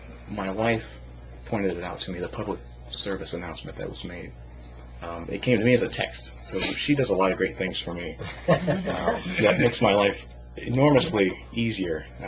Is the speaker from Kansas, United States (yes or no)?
no; Greenville, Ohio, United States; now in Sylvania, United States; I'm a farm boy at heart. I grew up in Greenville, Ohio.